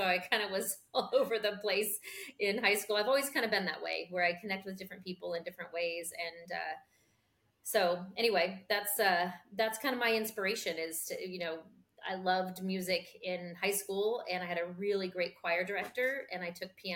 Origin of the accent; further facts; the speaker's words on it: California, United States; I grew up in Southern California and part of the central coast of California. I was born in Orange County, and then my parents divorced and I moved when I was 10.